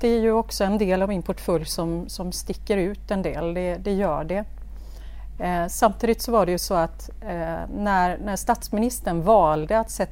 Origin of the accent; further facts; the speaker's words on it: Gothenburg, Västra Götaland County, Sweden; Jag är ju göteborgare, uppväxt i Bergsjön.